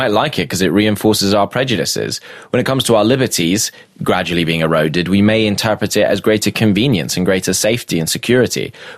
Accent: United Kingdom; So I come from Europe, where this kind of regime is the furthest advanced in the world.

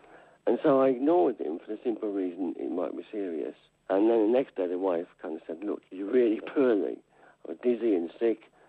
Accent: England, United Kingdom; I'm English, that's what we do.

